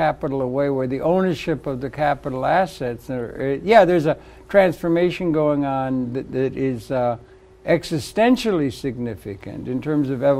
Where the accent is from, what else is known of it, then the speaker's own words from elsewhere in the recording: Detroit, Michigan, United States; I'm from Detroit. They had labor unions developing, and people got off the farm